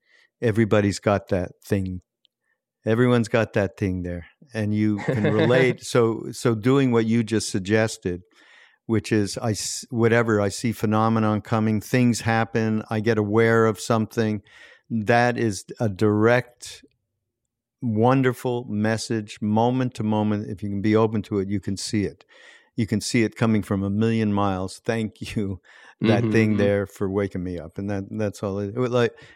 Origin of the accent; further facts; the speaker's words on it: Montreal, Quebec, Canada; I grew up in Montreal, and I grew up with French Canadians